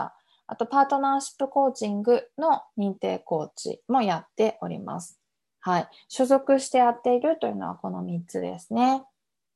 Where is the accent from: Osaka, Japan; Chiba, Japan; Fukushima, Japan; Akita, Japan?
Fukushima, Japan; Iwaki; now in Kawagoe, Japan; ハワイアンズで有名な福島県いわき市出身でございます。今は埼玉県の川越市に住んでいて、もう3年ぐらい経ちますかね、川越に住み出してからというのは。